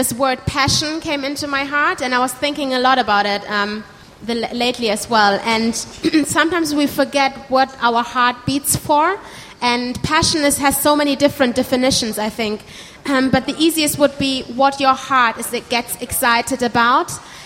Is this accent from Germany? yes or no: yes; Germany; now in United Kingdom; I'm from Germany, so sometimes that's a surprise when I'm here in the UK.